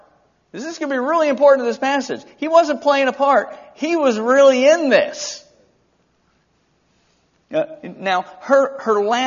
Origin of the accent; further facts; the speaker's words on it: Georgia, United States; I grew up in South Georgia. They used to deliver milk to our house.